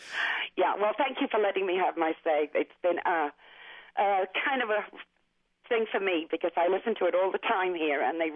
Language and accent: English; North West England, United Kingdom; I grew up in Cheshire. My dad went to sea, and I was born in the war years